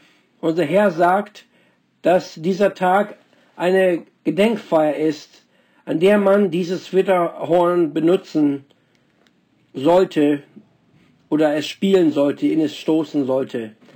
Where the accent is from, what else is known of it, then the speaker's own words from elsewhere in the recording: Texas, United States; Ich bin in Texas aufgewachsen und Tornados und Tornado-Warnungen waren Teil unseres Lebens.